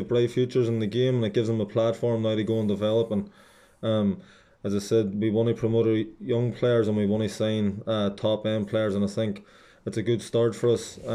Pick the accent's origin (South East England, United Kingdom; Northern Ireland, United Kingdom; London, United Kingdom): Northern Ireland, United Kingdom; Limavady; I'm from Limavady myself, and I was desperate to get someone from Limavady